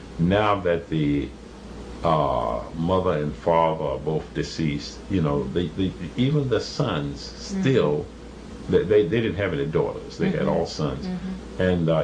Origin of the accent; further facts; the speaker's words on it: Esmont, Virginia, United States; if I went in almost any direction and told persons there, older people, that I was from Esmont, they would say, "Did you ever know Buster Scott?"